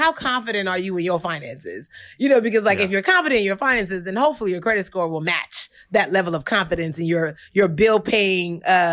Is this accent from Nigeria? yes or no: yes; Nigeria; also born or lived in United States; This is my purview and my perspective being both Nigerian and American.